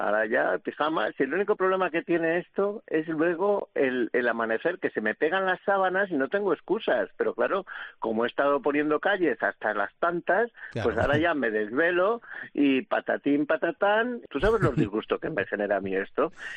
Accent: Navarredonda de Gredos, Castile and León, Spain; me gustaría hablar, por ejemplo, del de mi tierra. En un pueblecito que se llama Navarredonda de Gredos

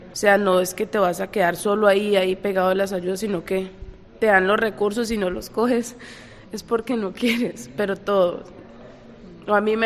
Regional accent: Colombia; soy de Colombia. Tengo 34 años, estoy con mis 3 hijos, mi marido y yo. Llegamos en agosto del 2023 aquí a Casa Caridad.

